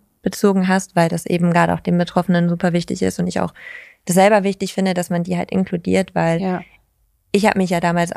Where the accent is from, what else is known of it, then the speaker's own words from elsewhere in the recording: Lower Saxony, Germany; Ja, ich bin ja in Ostfriesland groß geworden